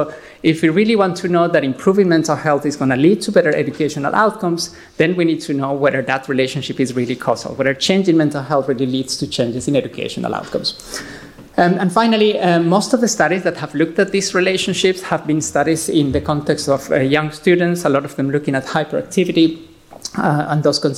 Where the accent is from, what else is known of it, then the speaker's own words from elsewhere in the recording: Colombia; I grew up in Colombia myself, so I kind of I know what they mean when they say that Colombians actually be very happy.